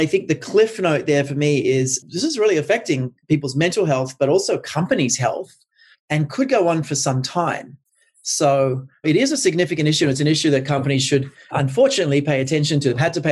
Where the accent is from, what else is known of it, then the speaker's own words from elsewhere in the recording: Australia; I'm Australian originally. We have sort of two parties.